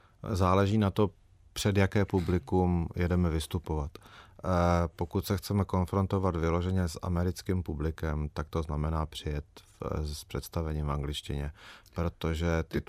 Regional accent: Olomouc, Olomouc Region, Czechia; v roce 88 mě bylo 17 a samozřejmě jsem potom toužil, ale na to jsem neměl šanci z Olomouce se dostat.

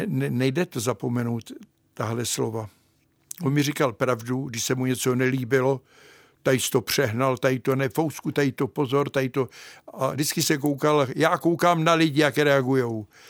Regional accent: Kladno, Central Bohemian Region, Czechia; Já blízko bydlím tam, Kladno je moje rodné město, které mám rád.

